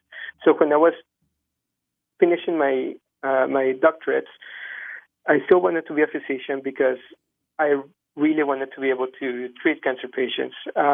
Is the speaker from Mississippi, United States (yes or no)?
no; Texas, United States; now in Vermont, United States; I'm from Texas, so I basically did not know what winter meant.